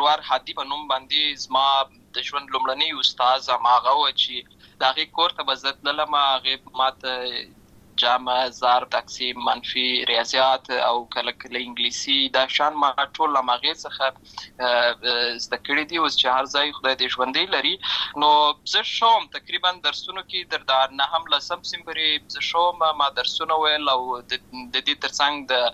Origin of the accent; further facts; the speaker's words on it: Lashkar Gah, Helmand, Afghanistan; زه په هلمند ولایت لشکرګاه کې پیدا شوی یم اما د لوی سوی یم او عملته مې ښوونځی لسته ده